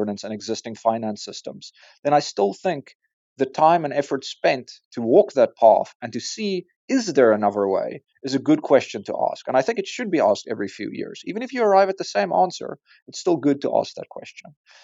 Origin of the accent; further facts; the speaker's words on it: South Africa; As a South African and an African